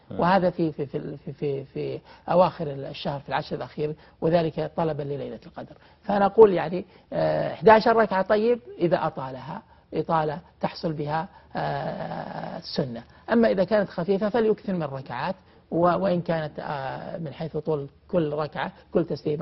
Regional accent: Al-Qassim, Saudi Arabia; أنا أعرف مسجد في بعض الجهات عندنا في القصيم

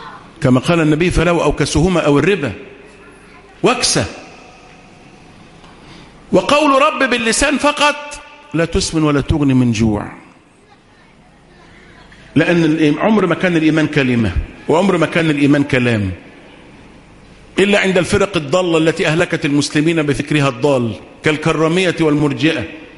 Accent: Egypt; احنا مصريين ناس أهل حريات

